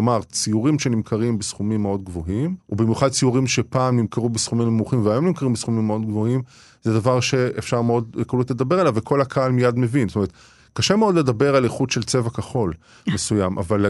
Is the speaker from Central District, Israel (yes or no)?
yes; Netanya, Central District, Israel; אני גדלתי בנתניה, לא היה שם מוזיאון לאמנות